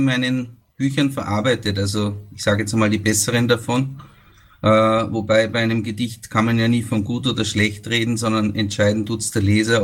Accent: Braunau am Inn, Upper Austria, Austria; meine Reise hat vor 49 Jahren begonnen auf diese Welt. Ich bin in Oberösterreich geboren, in einem Ort, der sehr bekannt ist, Braunau am Inn. Und habe dort meine Kindheit verbracht

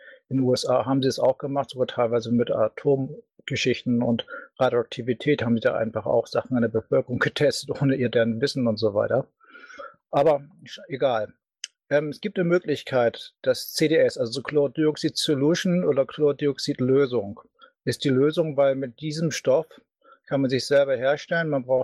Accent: Hamburg, Germany; wir hatten ja auch damals unsere Hamburger Runde, komme ich auch aus der Ecke

